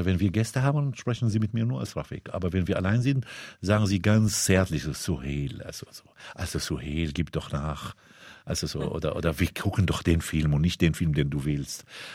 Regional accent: Syria; German is a second language; now in Germany; Das heißt, dort bin ich Syrer und bin ich ausgeliefert.

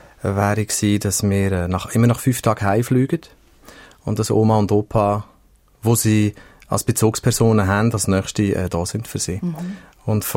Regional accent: Switzerland; Und das kann dir als Schweizer eigentlich nie passieren, weil du wirst ständig wieder daran erinnert, wo du hergehörst, nämlich am Boden.

